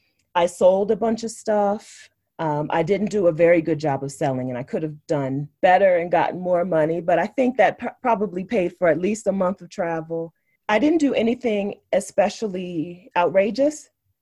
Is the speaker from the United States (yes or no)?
yes; Delaware, United States; It's called Wawa. I'm from Delaware.